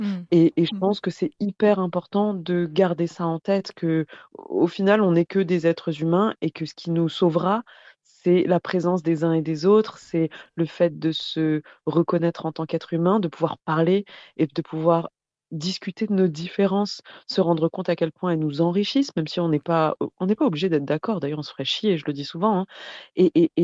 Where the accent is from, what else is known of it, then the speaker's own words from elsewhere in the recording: Paris, Île-de-France, France; Parce que j'appartiens à ce pays, je suis née ici, j'y tiens. Il y a énormément de choses auxquelles je tiens, à la fois à Paris, parce que je suis parisienne, mais aussi en France.